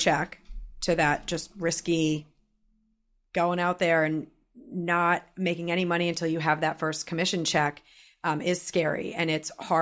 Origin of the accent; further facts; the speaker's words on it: Mansfield, United States; also born or lived in Florida; I grew up in Mansfield starting in middle school. We moved up here from Florida. So I'm grew up in Mansfield during college